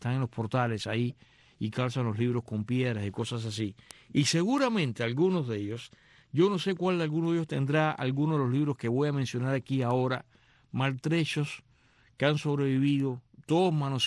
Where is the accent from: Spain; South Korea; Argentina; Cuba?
Cuba; aquellos que crecimos en Cuba en los años 60